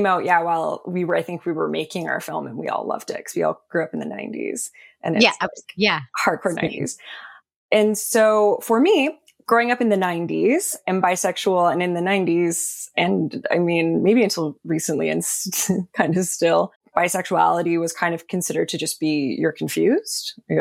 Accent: Canada; I am a screenwriter and filmmaker. I'm Canadian.

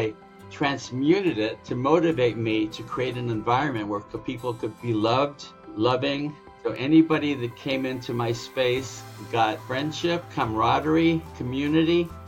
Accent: Los Angeles, California, United States; born there; I was born in East LA in 51.

